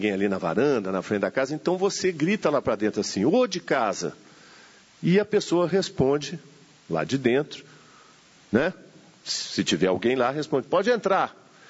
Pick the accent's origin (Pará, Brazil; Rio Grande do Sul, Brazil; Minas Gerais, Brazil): Minas Gerais, Brazil; E, de fato, eu sou mesmo, porque eu sou mineiro, e Minas é esse território grande, 853 municípios